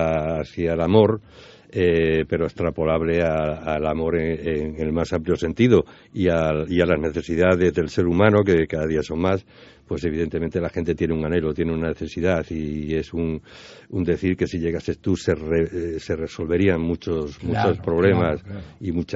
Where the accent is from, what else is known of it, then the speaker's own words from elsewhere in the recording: Extremadura, Spain; Y la otra es intentar promocionar a la gente de mi tierra, a los grupos, a los artistas y a los cómicos como tú, que hacen el trabajo desde la base aquí en Extremadura.